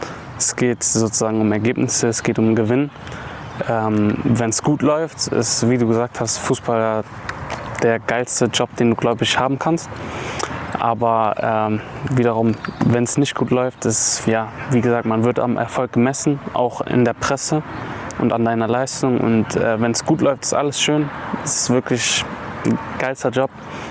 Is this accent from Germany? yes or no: yes; Erftstadt, North Rhine-Westphalia, Germany; ich komme ja aus Erfstadt. Ich wohne noch in Erfstadt, ich wohne bei meiner Mutter ja noch